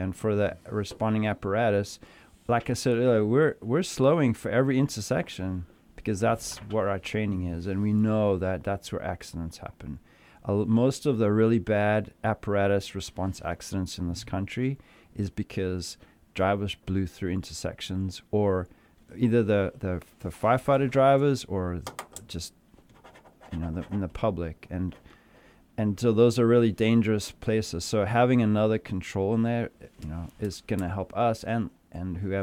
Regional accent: Johannesburg, Gauteng, South Africa; I grew up in Johannesburg, and if you think traffic's crazy here, yeah, you have no idea.

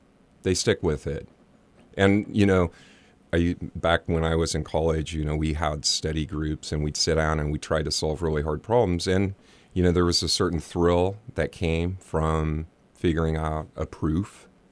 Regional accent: Fortuna, California, United States; I'm a hick from Fortuna. I grew up in Fortuna.

